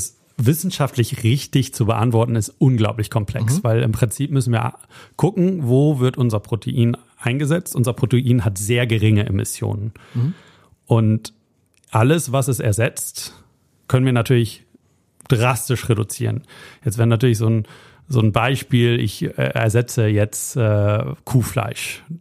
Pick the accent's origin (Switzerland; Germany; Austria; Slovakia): Germany; Kate ist Holländerin, Luisa ist Portugiesin, ich bin Deutscher.